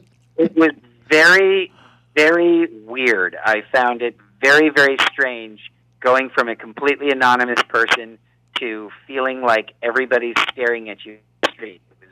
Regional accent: Manhattan, New York, United States; I'm born and raised in Manhattan

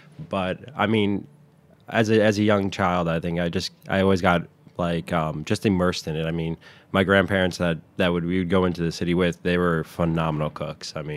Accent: Westwood, New Jersey, United States; I grew up in Westwood, New Jersey. So right outside, about 25 minutes outside George Washington Bridge.

